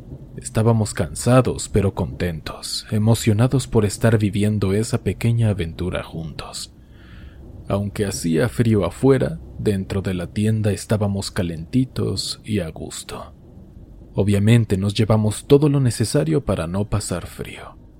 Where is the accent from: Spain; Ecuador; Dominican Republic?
Ecuador; Él es suizo y yo soy de Ecuador.